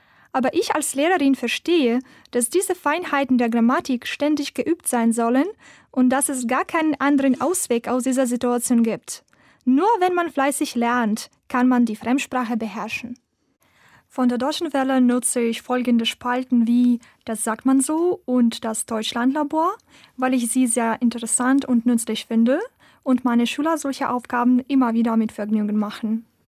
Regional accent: Odesa, Odesa Oblast, Ukraine; ich komme aus der Ukraine. Und zwar aus der wunderschönen Stadt, die am Schwarzen Meer liegt, aus Odessa. Ich bin im Jahre 1990 geboren

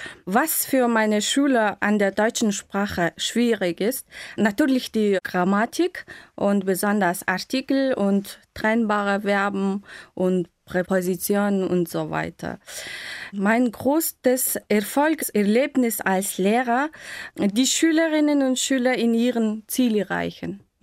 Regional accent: Mongolia; German is a second language; Ich komme aus der Mongolei und ich bin im Jahr 1983 geboren. Und ich arbeite in der drittgrößten Stadt von der Mongolei als Deutschlehrerin seit 4 Jahren.

